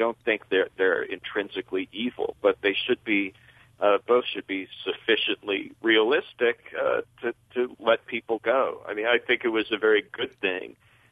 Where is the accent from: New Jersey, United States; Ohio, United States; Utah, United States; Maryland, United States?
Ohio, United States; Cleveland; recently in my hometown of Cleveland, Ohio